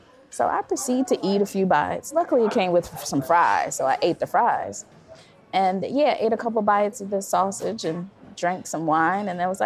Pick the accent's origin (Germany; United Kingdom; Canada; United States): United States; Chicago, Illinois; I'm a fan. I'm from Chicago, so was he, so there's that.